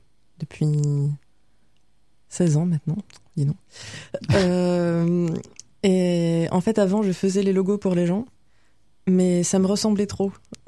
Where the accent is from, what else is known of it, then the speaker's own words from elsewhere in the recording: Hauts-de-France, France; Oui, ben je suis née dans le Nord et j'ai toujours vécu dans le Nord, donc effectivement ça, le Nord-Pas-de-Calais, les Hauts-de-France, c'est très ancré en moi.